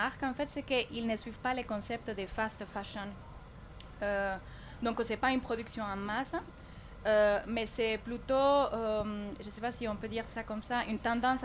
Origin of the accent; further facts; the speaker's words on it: Colombia; French is a second language; moved away as an adult; now in France; à mes 18 ans, j'ai quitté la Colombie. Donc du coup la France était plutôt mon pays d'adoption.